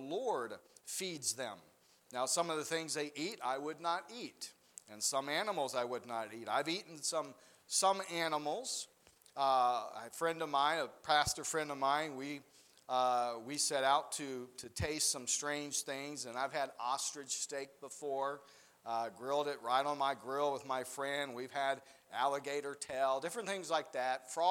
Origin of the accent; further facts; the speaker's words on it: the South, United States; Just growing up in the South, I don't know, I like frog legs.